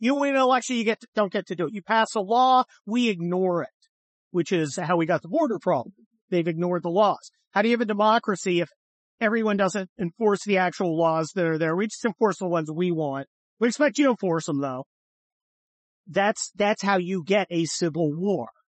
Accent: New York, United States; I do. I'm from New York.

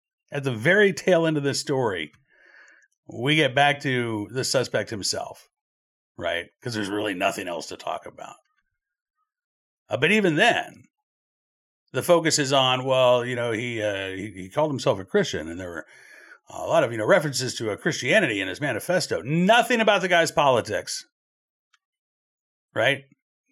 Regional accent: Oklahoma City, Oklahoma, United States; I mean, I grew up in Oklahoma City in the 1980s. I went to school in Norman, Oklahoma, home of the University of Oklahoma.

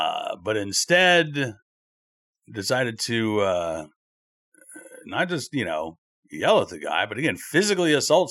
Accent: Virginia, United States; From my home state of Virginia here

